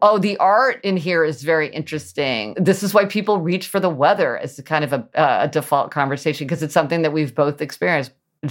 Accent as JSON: {"language": "English", "region": "Midwest", "country": "United States", "tie": "born or raised there", "said": "because I grew up in the Midwest and like I almost never touched my parents or my sister."}